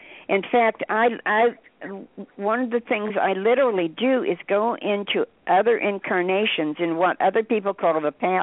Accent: Bible Belt, United States; born there; I was born in the Bible Belt, in the Depression, okay? Think about where I've come from, okay?

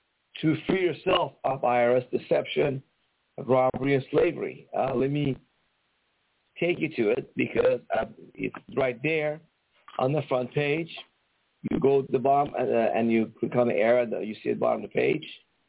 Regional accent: Iran; English is a second language; now in United States; I can tell you an immigrant, we have an accent like I'm from Iran.

